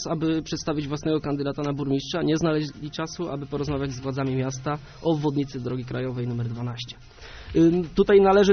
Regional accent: Gostyń, Greater Poland Voivodeship, Poland; Mam 28 lat, urodziłem się i wychowałem w Gostyniu, kończyłem szkołę podstawową oraz liceum ogólnokształcące w Gostyniu.

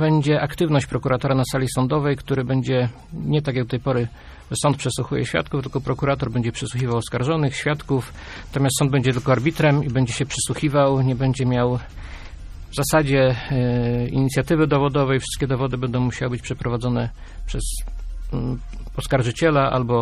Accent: Poznań, Greater Poland Voivodeship, Poland; now in Kościan, Poland; Wychowałem się w Poznaniu i po ślubie ożeniłem się z kościanienką i przeprowadziłem się do Kościana i tam mieszkam do tej pory.

